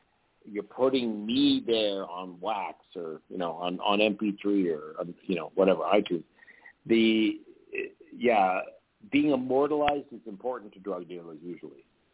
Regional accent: Canada; But I was from Canada

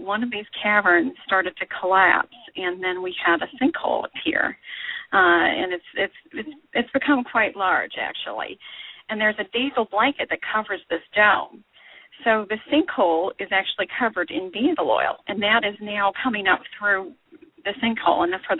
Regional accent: Louisiana, United States; And I'm from Louisiana as well, and I have family in Cajun country, and my family goes back over about 160 years in the Acadiana area. So it's my home place, you know.

